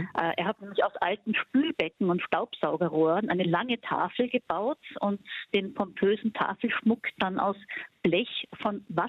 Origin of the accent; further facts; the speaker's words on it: Austria; Bei uns in Österreich im Arbeitsalltag